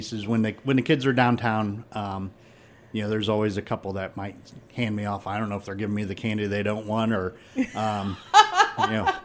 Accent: Worcester, Massachusetts, United States; I grew up in Worcester area

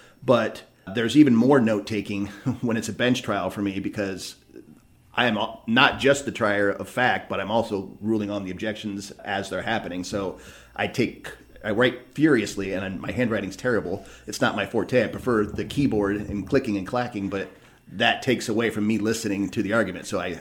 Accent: Ohio, United States; hey, I'm from Holmes County. We have a unique county makeup between the English and the Amish.

